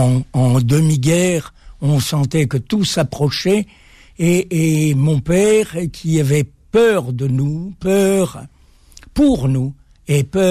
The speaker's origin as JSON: {"language": "French", "town": "Algiers", "region": "Algiers Province", "country": "Algeria", "tie": "born there", "said": "je suis né à Alger, dans le port d'Alger."}